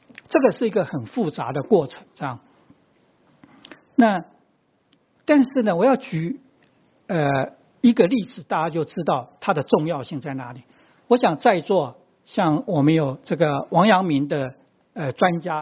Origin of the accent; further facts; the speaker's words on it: China; 我们中国人就地域性，除了血缘以外，地域是非常重要